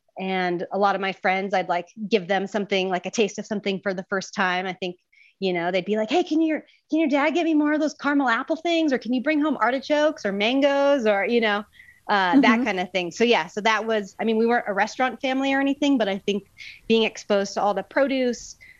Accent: Huntington Beach, California, United States; And so like I'm from Huntington Beach down in Orange County, but my grandparents lived in LA. My parents are from LA.

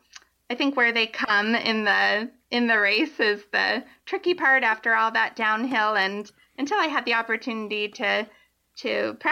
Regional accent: Harwich, Massachusetts, United States; I grew up on Cape Cod, and I did do two of my long training runs down there because there wasn't snow on the ground when we had snow around Boston.

